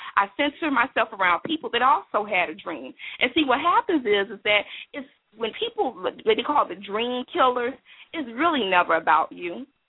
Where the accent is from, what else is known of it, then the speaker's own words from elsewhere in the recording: Florida, United States; because I come from Florida and I used to do retreats down that way.